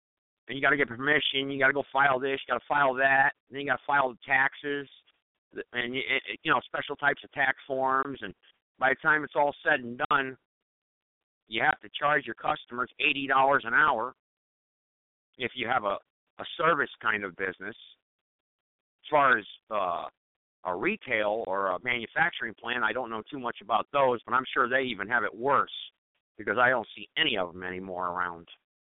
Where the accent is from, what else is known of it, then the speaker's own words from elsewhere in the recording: Greensboro, North Carolina, United States; Well, I just told you I'm from Greensboro. That's where I do all my shopping.